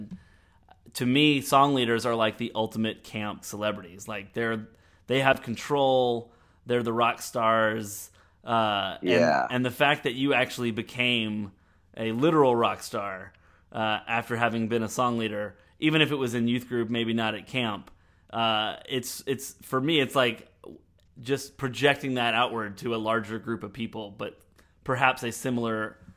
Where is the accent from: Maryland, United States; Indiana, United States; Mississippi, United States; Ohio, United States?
Mississippi, United States; Jackson; I mean, I grew up in Jackson, Mississippi. I was the only Jewish kid in my class